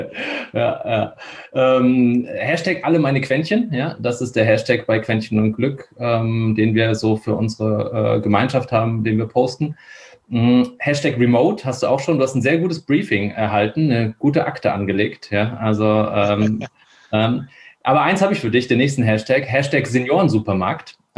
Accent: Egelsbach, Hesse, Germany; also born or lived in Poland; Nee, in Egelsbach. Das ist so 12 Kilometer nördlich von Darmstadt. Also ich habe es richtig weit geschafft, ja. Also nach der Schule. Ja, und bin da aufgewachsen, zur Schule gegangen. Geboren bin ich in Polen.

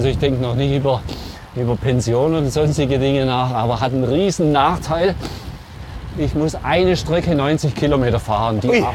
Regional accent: Germany; Vielleicht sind wir Deutsche da ein bisschen hypervorsichtig.

